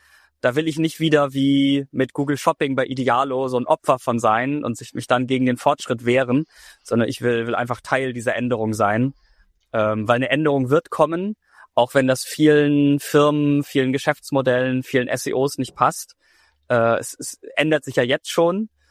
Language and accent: German; Lüneburg, Lower Saxony, Germany; also Lüneburg ist meine Heimatstadt